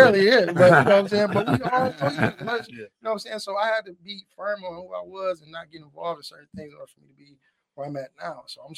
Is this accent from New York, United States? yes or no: no; Muskegon, Michigan, United States; I'm from Muskegon.